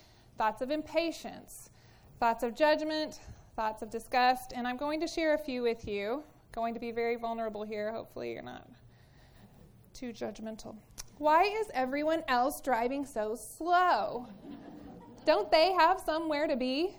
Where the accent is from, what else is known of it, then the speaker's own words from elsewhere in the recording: Texas, United States; I grew up in Texas and went to school at Oklahoma Christian University, graduating with a degree in accounting.